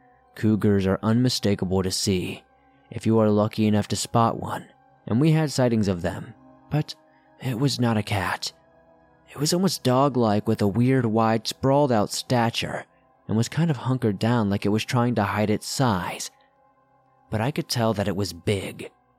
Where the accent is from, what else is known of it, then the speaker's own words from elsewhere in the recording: Prineville, Oregon, United States; especially in my hometown where I grew up, in Prineville, Oregon.